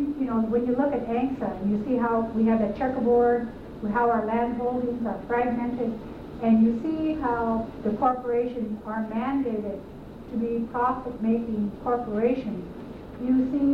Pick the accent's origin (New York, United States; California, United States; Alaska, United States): Alaska, United States; Haines; moved away as an adult; I grew up in the Southeast. I'm from Haines. I'm from Klukwan. I'm Shungo Kwedi is my clan. I lived in Southeast until 10 years ago.